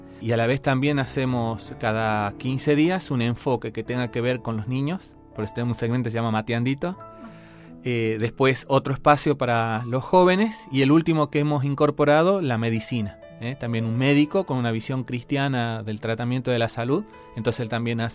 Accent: Jujuy, Argentina; born there; now in Catamarca, Argentina; soy jujeño de nacimiento, vivo en Catamarca, Argentina, y estoy en este momento acá en Roma

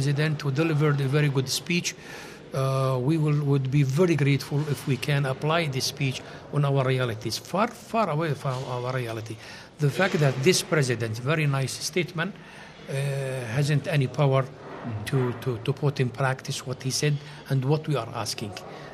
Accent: Madaba, Madaba Governorate, Jordan; I am from Madaba. Mount Nebo is just 6 kilometers far away from home.

